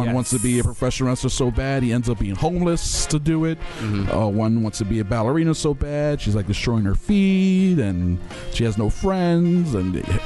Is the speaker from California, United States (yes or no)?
no; Pittsburgh, Pennsylvania, United States; Pennsylvania. Yes, that is the one I'm talking about. Born and raised in Pittsburgh.